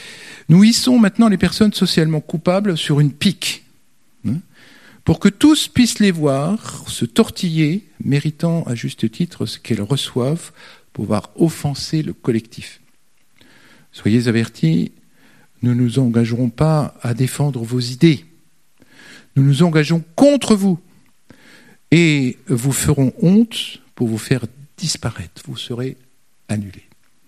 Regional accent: United States; Je suis né et j'ai grandi aux États-Unis, mais mon héritage et mon éducation sont imprégnés de l'huile d'olive, de la culture du Moyen-Orient.

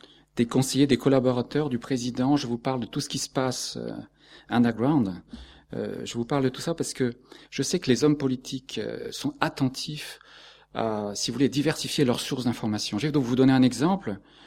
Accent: France; Moi, en tant que Français, je me sens visé là.

